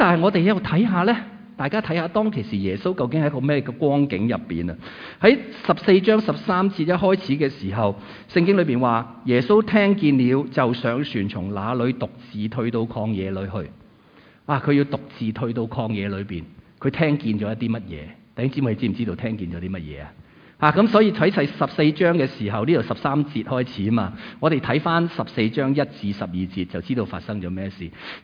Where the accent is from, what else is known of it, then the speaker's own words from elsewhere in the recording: Hong Kong; 我哋中国人唔会咁嘅，我哋香港人一定唔会咁嘅。